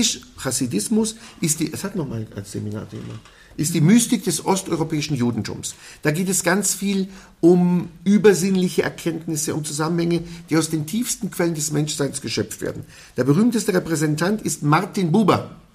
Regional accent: Jerusalem, Jerusalem District, Israel; first language Aramaic; German is a second language; Ich habe das große Glück und die große Gnade, im Heiligen Land geboren worden zu sein. Ich bin aufgewachsen in Jerusalem, in Israel, kenne die Sprache Jesu als Muttersprache, kenne die Mentalität des Orients

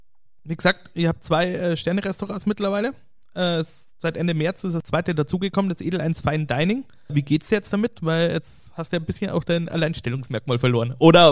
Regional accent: Ingolstadt, Bavaria, Germany; Natürlich ist das bei uns in Ingolstadt, gibt es auch das ein oder andere schöne Eck

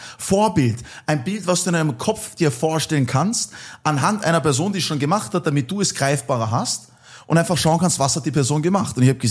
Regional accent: Austria; Auf jeden Fall bin ich dann aufgewachsen in der Nähe von Wien

